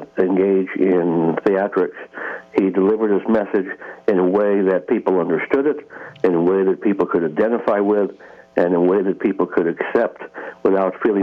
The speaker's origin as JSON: {"language": "English", "region": "California", "country": "United States", "said": "I'm from California. I've been in politics for about 45 years now, since I was very, very young."}